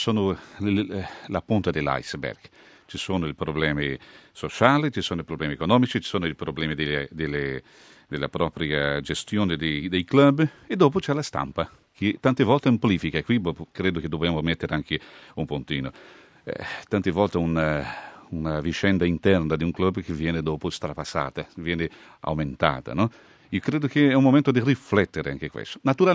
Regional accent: Brazil; io come tifoso, come brasiliano, tifo anche per l'Italia

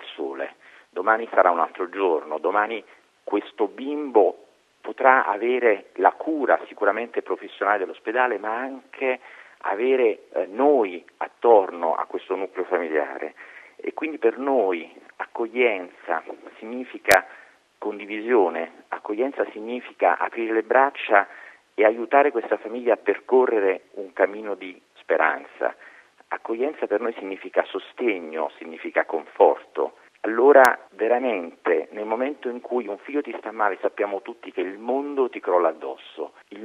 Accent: Naples, Campania, Italy; e da napoletano orgoglioso quale sono

